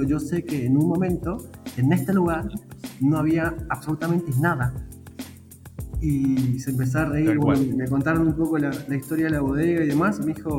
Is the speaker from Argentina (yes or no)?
yes; Misiones, Argentina; porque yo vengo de Misiones. Soy completamente ajeno a todo este universo